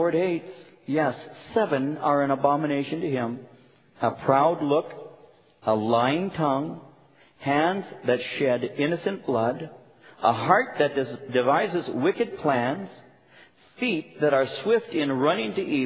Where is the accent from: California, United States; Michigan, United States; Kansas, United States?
California, United States; Norwalk; I grew up in Norwalk.